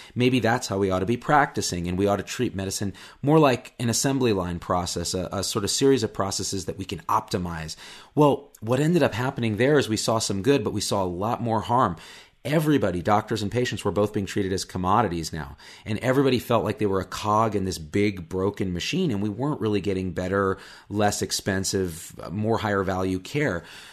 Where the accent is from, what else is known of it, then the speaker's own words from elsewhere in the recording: Clovis, United States; when I grew up in Clovis, I played guitar.